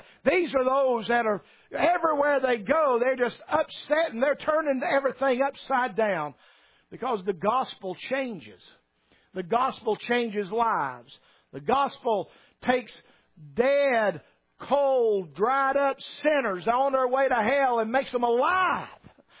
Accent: the South, United States; A lot of people recognize my accent, that I'm not from around here. Because I'm from the South and I'm a Baptist, they associate me with the Southern Baptists. I am Southern and I am Baptist

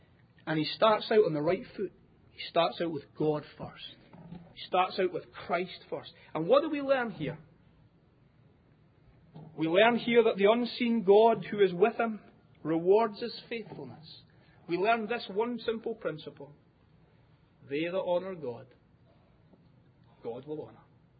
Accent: Scotland, United Kingdom; When I grew up in Scotland as a little boy

